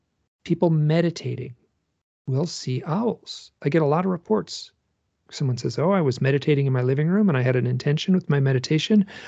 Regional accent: Michigan, United States; I'm from Michigan. I'm certain there's shamans in Michigan

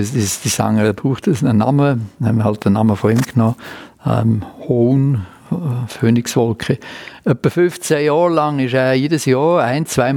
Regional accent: Vienna, Austria; born there; accent: Viennese; Beide gebürtige Wiener, beide mit unser Englisch mit einem Wiener Akzent drin.

